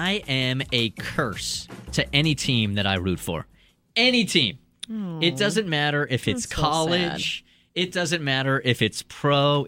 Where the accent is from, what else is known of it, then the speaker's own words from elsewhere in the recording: San Diego, California, United States; Now, I'm from San Diego, so I have rooted for the Padres, that's our baseball team, and the Chargers for 30 years now.